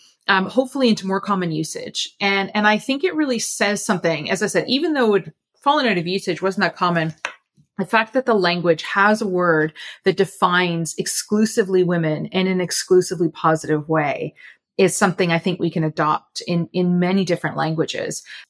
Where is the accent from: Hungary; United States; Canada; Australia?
Canada; moved away as an adult; now in Iceland; I was born and raised in Canada. Mm. I moved to another country that does well in terms of gender equality. I moved to Iceland as an adult.